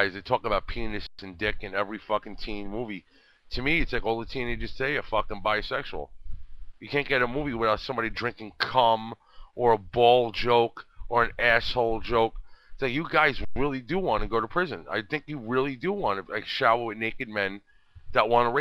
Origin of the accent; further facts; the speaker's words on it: Brooklyn, New York, United States; Everybody knows I'm from Brooklyn. What the fuck? You can't tell by the accent?